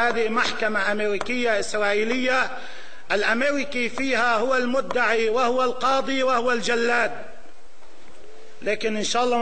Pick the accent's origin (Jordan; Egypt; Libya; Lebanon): Lebanon; أن لا نتدخل كلبنانيين فيما يجري في سوريا